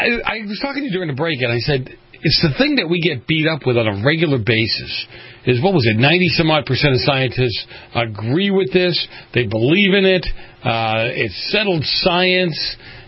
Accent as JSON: {"language": "English", "town": "Boston", "region": "Massachusetts", "country": "United States", "tie": "born or raised there", "said": "When I grew up in Boston, and I was there for the blizzards of 78 and 79, you know, 15, 20-foot snowdrifts."}